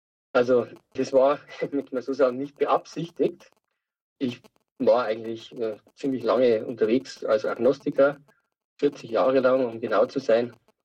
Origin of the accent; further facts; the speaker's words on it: Starnberg, Bavaria, Germany; born there; now in Tittmoning, Germany; Ja, also ich bin geboren 1962 in Starnberg bei München.